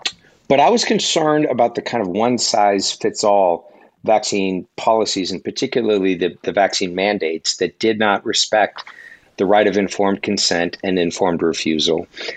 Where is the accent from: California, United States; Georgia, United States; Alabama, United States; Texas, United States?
California, United States; It's a particularly acute issue in my home state here of California